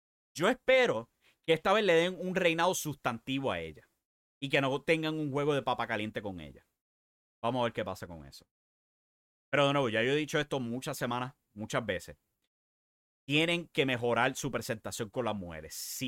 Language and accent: Spanish; Puerto Rico; Yo soy puertorriqueño.